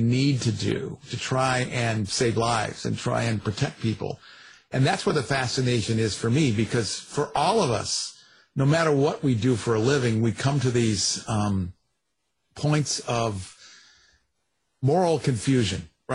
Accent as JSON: {"language": "English", "town": "Ann Arbor", "region": "Michigan", "country": "United States", "tie": "born or raised there", "said": "I grew up in Ann Arbor, Michigan, and I had parents that were incredibly inclusive before it was cool."}